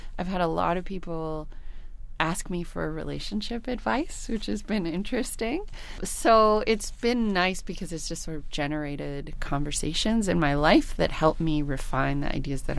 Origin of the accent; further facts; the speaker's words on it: United States; I'm an American, so I've been watching all the political changes with legalizing gay marriage in the States right now